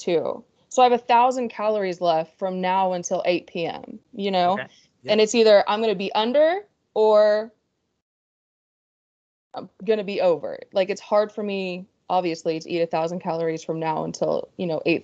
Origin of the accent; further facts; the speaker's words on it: Irving, Texas, United States; born there; I was born in Dallas. I was born in Irving.